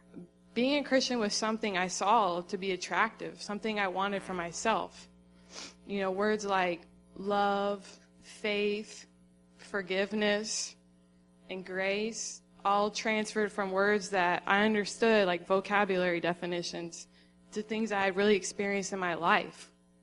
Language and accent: English; Florida, United States; moved away as an adult; also born or lived in Tennessee; So by the time I was 18, I was ready to live on my own, which brought me to Tennessee. I grew up in Florida.